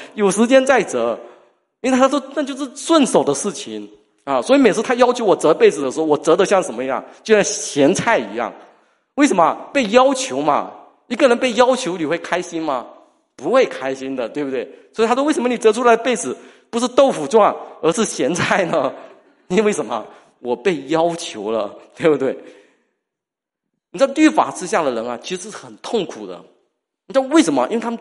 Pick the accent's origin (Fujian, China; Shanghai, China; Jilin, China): Fujian, China; 什么爱表盖牙，听得懂吗？我们福建人都懂，爱拼才能赢啊